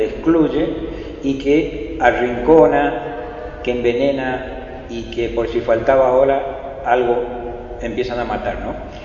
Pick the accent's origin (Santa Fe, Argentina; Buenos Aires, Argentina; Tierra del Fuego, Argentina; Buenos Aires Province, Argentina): Santa Fe, Argentina; Si bien soy santafesino